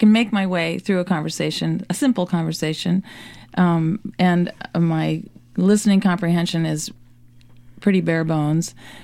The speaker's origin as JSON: {"language": "English", "country": "United States", "said": "And I mean, sometimes I felt like a celebrity being an American there."}